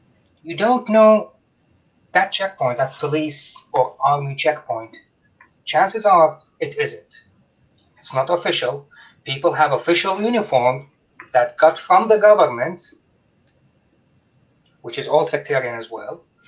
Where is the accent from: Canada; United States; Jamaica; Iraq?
Iraq; So when Westerners find out I'm from Iraq, they ask me, is it better or worse than before?